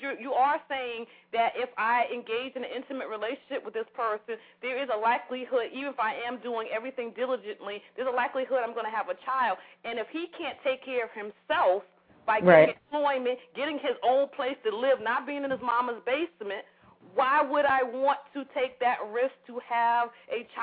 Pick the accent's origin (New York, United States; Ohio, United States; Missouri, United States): New York, United States; You're in Philadelphia. I'm from New York.